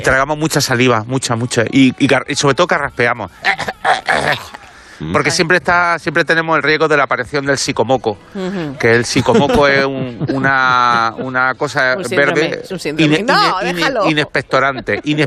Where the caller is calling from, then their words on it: Andalusia, Spain; estoy viendo caviar en la Alpujarra de Granada, que es un sitio maravilloso.